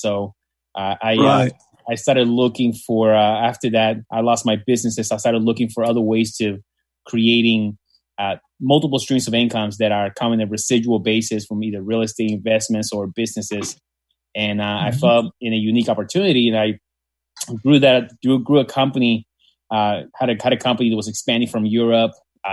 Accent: San Juan, Puerto Rico; also born or lived in Dallas; I was born in San Juan, Puerto Rico. I have five brothers, one sister. We were poor, grew up in the ghetto in Puerto Rico.

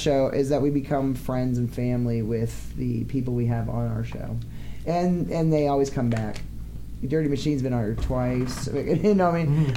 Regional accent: New England, United States; We're from New England, and we're gonna fuck with you, Mark.

